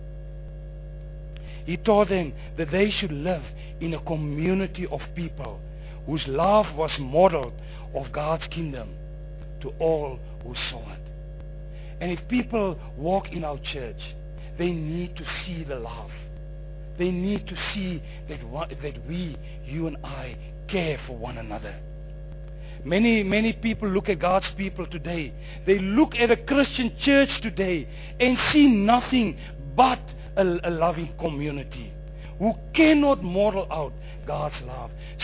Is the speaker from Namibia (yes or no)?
yes; Rehoboth, Hardap, Namibia; I'm coming from Rehoboth, a little town south from here.